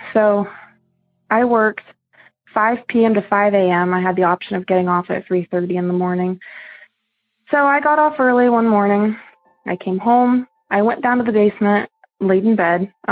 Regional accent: Howard, Ohio, United States; I'm from Howard, Ohio.

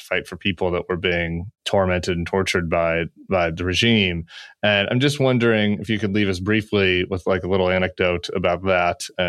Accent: Denver, Colorado, United States; I'm from Denver.

